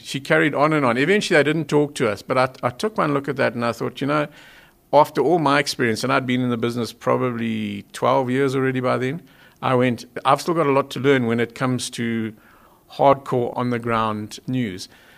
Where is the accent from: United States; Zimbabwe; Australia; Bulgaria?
Zimbabwe; born there; I'm not a South African, I was born in Zimbabwe, so I can say this as an outsider looking in.